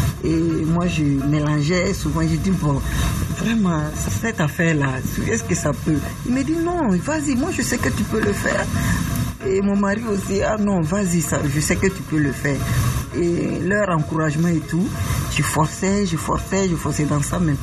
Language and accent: French; Abidjan, Côte d’Ivoire; born there; Je suis né à Abidjan, mais je peux dire que j'ai grandi ici, chez ma grand-mère. Voilà, depuis l'âge de 5 ans, puis je suis venu chez ma grand-mère.